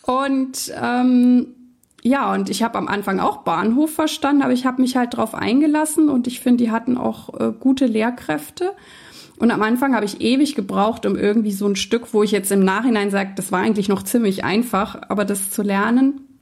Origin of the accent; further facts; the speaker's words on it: Nuremberg, Bavaria, Germany; Und dann kehrte ich zurück nach Deutschland. Und ich bin ja in Franken groß geworden, bei Nürnberg.